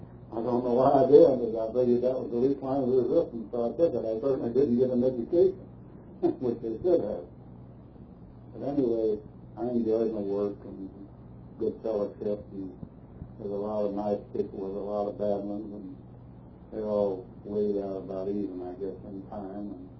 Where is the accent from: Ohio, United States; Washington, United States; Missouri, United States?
Missouri, United States; Kansas City; born there; I grew up, I was born in Kansas City, Missouri.